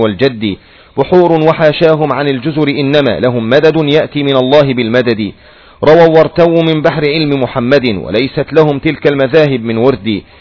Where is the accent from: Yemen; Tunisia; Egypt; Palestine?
Yemen; عندنا في اليمن